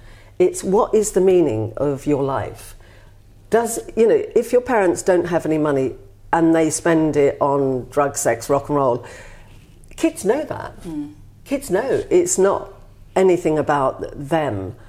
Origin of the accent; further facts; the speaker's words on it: England, United Kingdom; first language Polish; English is a second language; However, of course, they didn't recognise second languages in schools at that time and insisted that my mother only spoke English to us at home. But outside, we were English.